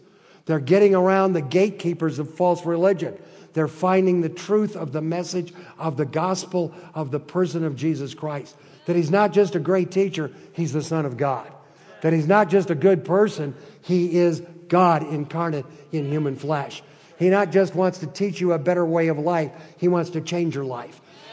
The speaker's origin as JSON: {"language": "English", "town": "Detroit", "region": "Michigan", "country": "United States", "tie": "born or raised there", "said": "When I grew up in Detroit, there was a kid in my neighborhood."}